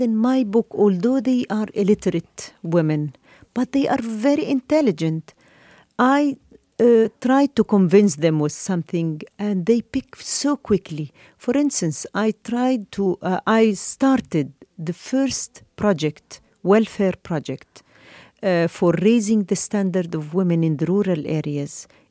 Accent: Egypt; English is a second language; although I am half British, but I was brought up in Egypt. I am completely Egyptian woman by my attitude, by my love to my country

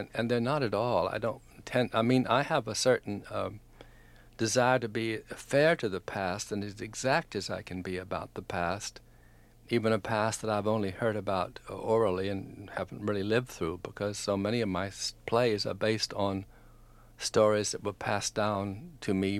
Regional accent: the South, United States; I was raised on stories of I'm a Southerner, and my family have been in the area that I was born in for many, many years.

